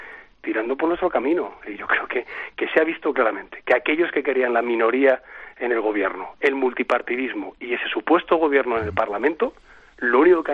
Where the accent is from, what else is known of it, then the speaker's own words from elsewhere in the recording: Spain; Uno, como español y posible contribuyente